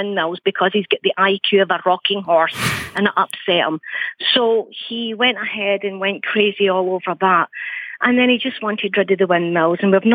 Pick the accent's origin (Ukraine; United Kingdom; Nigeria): United Kingdom; Scotland; We're Scottish. We're a bit crazy. We're a bit mad ourselves.